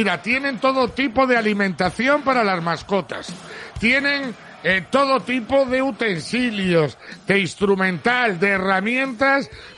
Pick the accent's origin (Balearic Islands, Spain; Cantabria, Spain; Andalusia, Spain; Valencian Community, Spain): Cantabria, Spain; es el zoo sanitario número 1 de Cantabria, y está aquí en mi pueblo